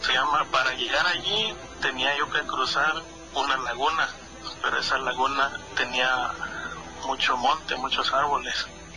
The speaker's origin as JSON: {"language": "Spanish", "region": "Oaxaca", "country": "Mexico", "lives_now": "Los Angeles, United States", "said": "Soy originario de Oaxaca, ya sabrán cómo hay de relatos para allá, muchas cosas."}